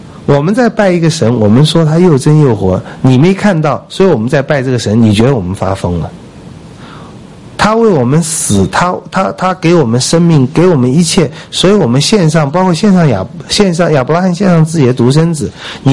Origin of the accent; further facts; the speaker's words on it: China; 这犹太人跟我们中国人很像啊。我们中国人是民以食为天呢